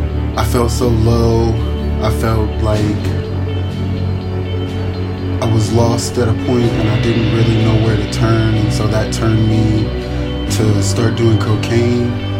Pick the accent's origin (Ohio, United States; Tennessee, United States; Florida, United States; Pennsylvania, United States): Ohio, United States; Columbus; I'm from Columbus, Ohio. I'm 25 years old.